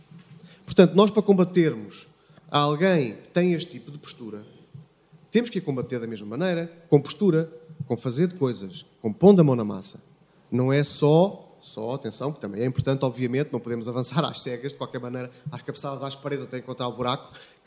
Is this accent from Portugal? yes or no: yes; Lisbon, Portugal; now in Castro Laboreiro, Portugal; eu sou lisboeta de Gema, nasci em Lisboa, vivo em Castro Laboreiro, trabalho na varanda